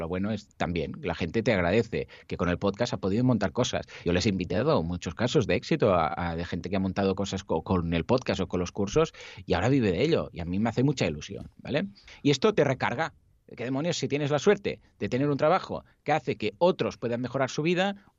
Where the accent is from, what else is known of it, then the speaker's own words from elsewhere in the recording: Mataró, Catalonia, Spain; Yo soy de Mataró y aquí nos llaman los testarudos o los capgrossos, que es aquí en catalán